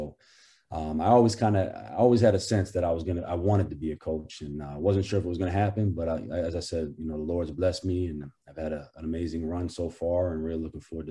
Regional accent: Portland, Maine, United States; I've been away for about 11 to 12 years. So I get the opportunity to come home. I'm from Portland, Maine, which is about 2 hours south of where the campus is.

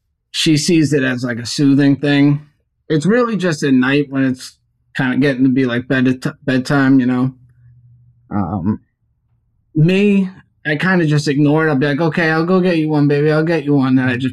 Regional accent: Long Island, New York, United States; We're from Long Island, like your buddy Petey, who we're actually going to see in January. We live in Florida now

